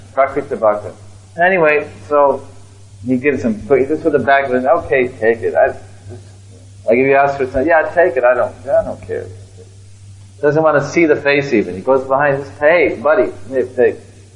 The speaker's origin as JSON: {"language": "English", "region": "Texas", "country": "United States", "said": "American English. Texas, I'm from Texas."}